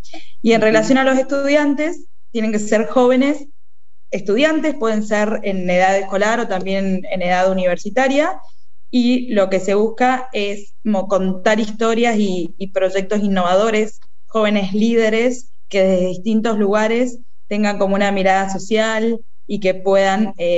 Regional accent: Argentina; así que hay mucho honor como argentinos

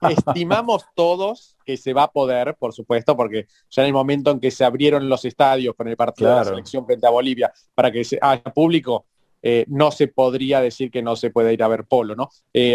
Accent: Argentina; que saben que sos de Argentina

